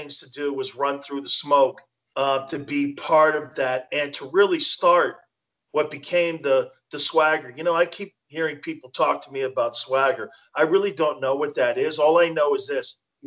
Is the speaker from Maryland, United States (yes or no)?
yes; Maryland, United States; I came from Maryland, and I mean, look, it was great.